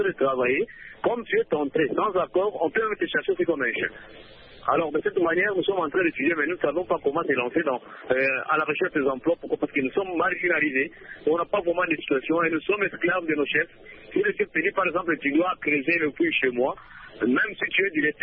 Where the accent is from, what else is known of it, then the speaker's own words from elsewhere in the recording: DR Congo; il y a deux zones de salaire chez nous en RDC.